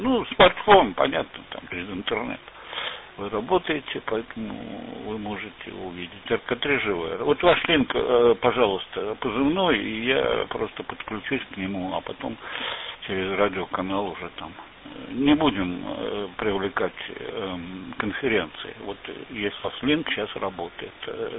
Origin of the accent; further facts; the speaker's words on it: Tolyatti, Samara Oblast, Russia; moved away; Сам я из Тольятти, жизнь заставила, так получилось, что я здесь более 50 лет живу.